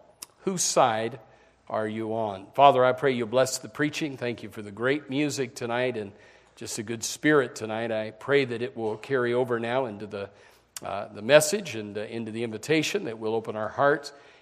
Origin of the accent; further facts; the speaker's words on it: Indiana, United States; I was from Indiana and not anywhere near St. Louis, but I always grew up liking the St. Louis Cardinals.